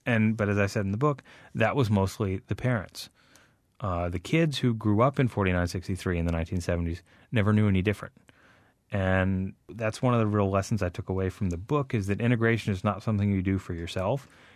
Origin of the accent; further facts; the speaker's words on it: Lafayette, Louisiana, United States; now in Birmingham, United States; I did a chapter about church in my hometown of Lafayette, Louisiana, where I lived before I moved to Birmingham.